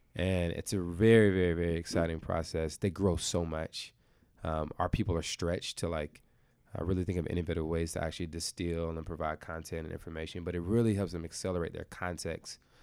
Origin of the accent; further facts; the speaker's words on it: Tallahassee, Florida, United States; also born or lived in San Antonio, Texas; born and raised in Tallahassee, grown in Tallahassee, I would say. I was born in San Antonio, Texas, from about ages 0 to 7, spent as a military brat just traveling around everywhere.